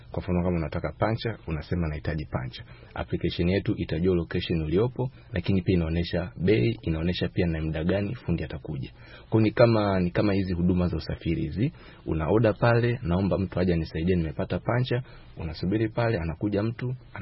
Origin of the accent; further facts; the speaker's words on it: Singida, Tanzania; nimezaliwa na nimekulia Singida.